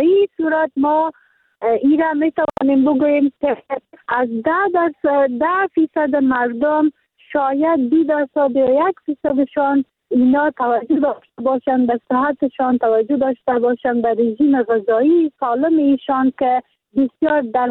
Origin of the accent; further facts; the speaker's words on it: Faryab, Afghanistan; در ولایت ما با 14 ولسوالی که ولایت فاریاب داره